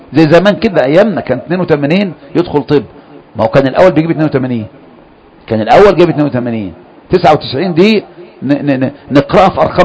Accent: Kafr El Sheikh, Kafr El Sheikh Governorate, Egypt; عندنا في كفر الشيخ هنا من 30-40 سنة

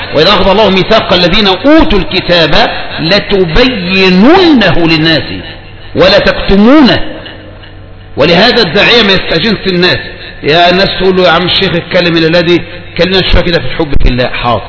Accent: Egypt; مثل عندنا في مصر، عد من المعاصي ستمل من كثرة المعاصي

